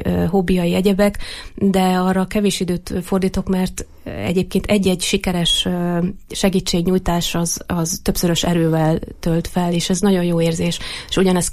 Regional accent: Erdőtelek, Heves, Hungary; Édesapám ő erdőtelekközségnek volt a vezetője 17 évig, én onnan származom.

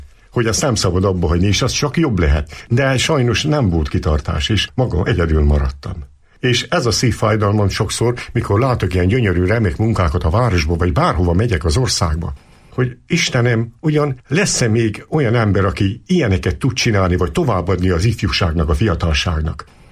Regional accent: Eger, Heves, Hungary; Én a Koszor utcában nőttem fel Egerbe. Még a déd nagyapám is Koszor utcai volt, a nagyapám is, a családunk több tagja.

